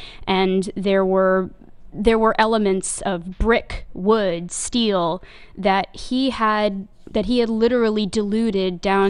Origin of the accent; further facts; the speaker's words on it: Florida, United States; since I'm originally from South Florida.